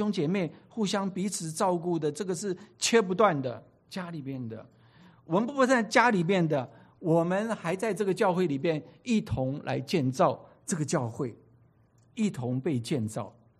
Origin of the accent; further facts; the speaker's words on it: Taiwan; also born or lived in Jiangsu, China; now in United States; 我是江苏人啊，我在台湾长大，然后我又来美国